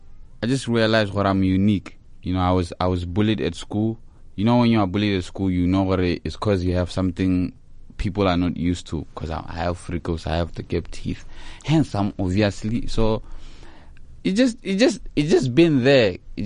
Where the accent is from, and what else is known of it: Botswana